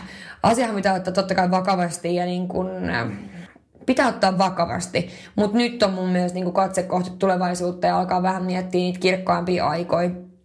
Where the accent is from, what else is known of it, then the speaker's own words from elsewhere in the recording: Northern Finland, Finland; ja mä nautin pohjoisesta, kun mä oon pohjoisesta kotoisin